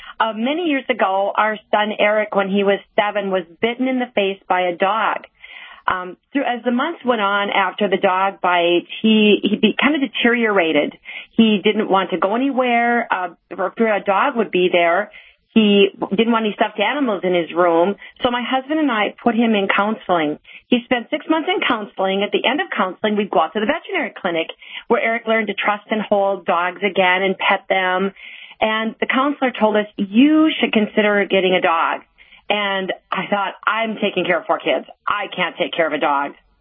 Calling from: Watford City, North Dakota, United States; I'm great from Watford City.

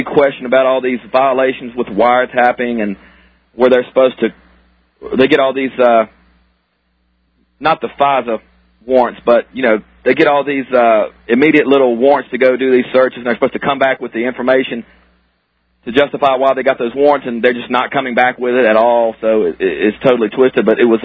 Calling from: Virginia, United States; I'm calling from Virginia, Alex.

